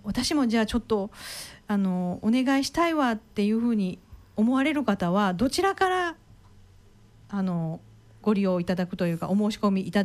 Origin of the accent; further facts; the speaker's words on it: Kanzaki, Kyoto, Japan; 私神崎出身なんですけども、神崎ってもうちょっと行けないんですよっていう方もいらっしゃるんですけど